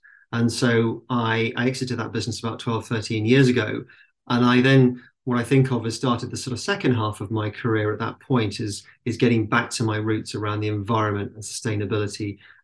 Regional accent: South East England, United Kingdom; So I'm British. I'm born and bred in the south of England, and I grew up in the countryside

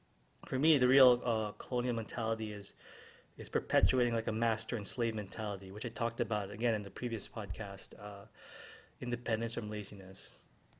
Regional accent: Philippines; And then I think we again have a sense that we're all Filipino, regardless of where we live or what our ethnicity is or our religion or our economic background.

